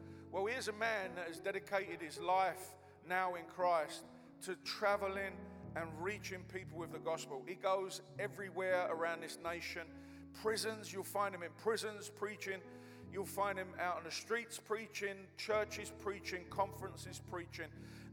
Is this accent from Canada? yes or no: no; London, United Kingdom; I come from the East End